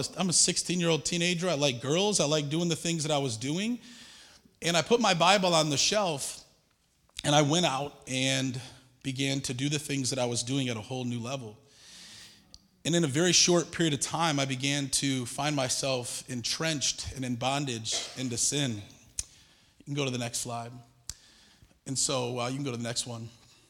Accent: Redford, Michigan, United States; also born or lived in Taylor; I grew up in Redford, not too far from here, and then moved downriver to Taylor.

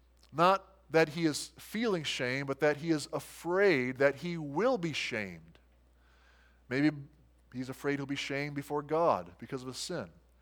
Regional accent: Midwest, United States; Now, you and I were raised here in the Midwest to take care of yourself, to do it by yourself

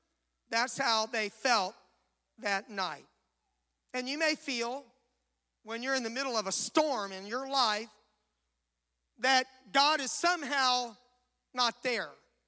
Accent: Florida, United States; Some of you know that I was raised in South Florida

